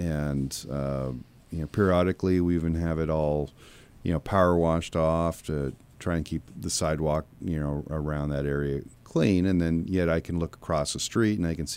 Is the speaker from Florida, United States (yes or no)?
no; Eugene, Oregon, United States; I grew up in Eugene, Oregon, beautiful city. It's a wonderful place. Of all of my high school friends that I'm still in touch with, none of us live in Eugene.